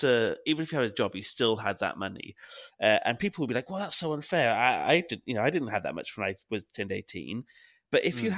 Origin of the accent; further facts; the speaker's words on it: Wales, United Kingdom; we're trying to like cover what our experiences was like growing up in Wales and living in Wales